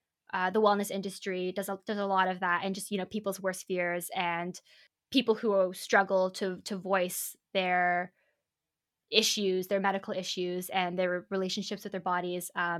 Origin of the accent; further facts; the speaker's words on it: Canada; And if you didn't know, I'm Canadian in origin.